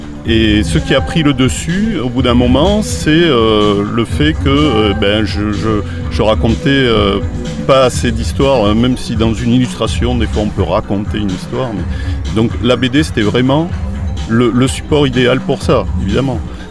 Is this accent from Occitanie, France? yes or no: no; Bordeaux, Nouvelle-Aquitaine, France; J'étais de Bordeaux et je montais à Paris, à la capitale, aller voir les éditeurs.